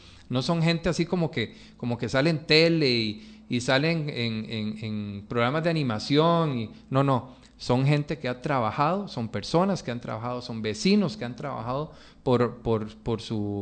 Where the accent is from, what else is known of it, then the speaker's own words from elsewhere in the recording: Costa Rica; No, yo no soy tico, yo soy costarricense.